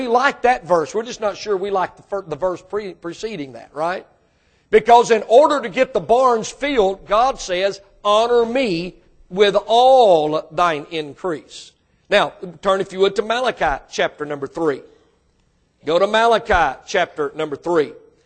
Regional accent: Mississippi, United States; I was raised in Mississippi, and I wasn't born yesterday, though.

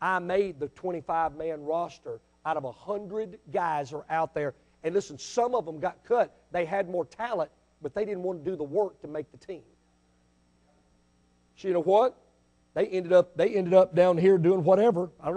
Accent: Jackson, Mississippi, United States; also born or lived in Greenville; When I was a junior in high school, we moved from Jackson, Mississippi, up to Greenville, Mississippi, right on the Mississippi River.

